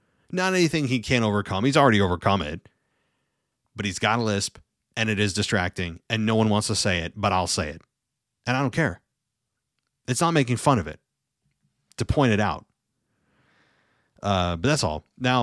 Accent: Philadelphia, Pennsylvania, United States; Again, I'm from Philly.

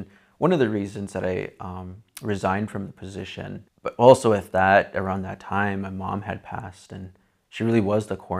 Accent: United States; So growing up around the Lake Travers or the North Dakota, South Dakota, Minnesota region, I really had like this really great opportunity to be immersed in multiple cultures

